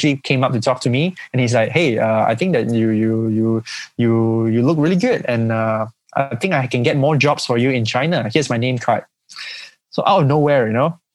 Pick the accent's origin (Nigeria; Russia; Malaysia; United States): Malaysia; they realized I'm Malaysian and they wanted a bit more. They wanted me more. So I was back in Malaysia already.